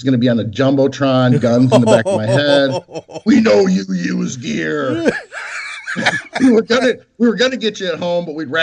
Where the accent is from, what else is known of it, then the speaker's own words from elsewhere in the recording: Michigan, United States; I was raised in Michigan. I know what humidity is.